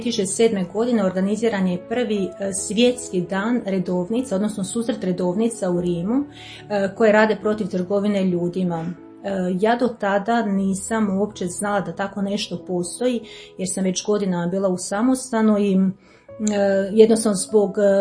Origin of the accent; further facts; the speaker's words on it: Jankovci, Vukovar-Srijem County, Croatia; rodom sam iz Jankovaca, radim kao učiteljica engleskog jezika već godinama, u samo sam došla, već redovnica sam preko 30 godina